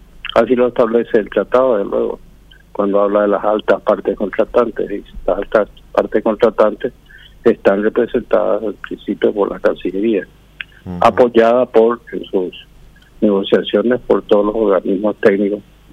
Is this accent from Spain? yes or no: no; Paraguay; somos nosotros los paraguayos